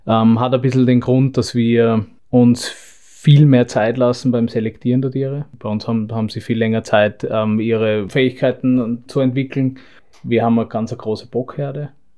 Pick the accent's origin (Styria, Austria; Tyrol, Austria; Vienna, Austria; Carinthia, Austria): Vienna, Austria; born there; Ich bin ein Wiener Piefke, sozusagen, wenn man das so sagen darf. Ja. Genau. Ursprünglich kommt meine Familie aus Deutschland, ich bin in Wien geboren.